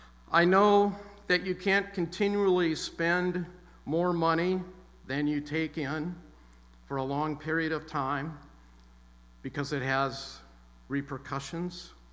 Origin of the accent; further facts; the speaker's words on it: Indiana, United States; The small town that I was raised in Indiana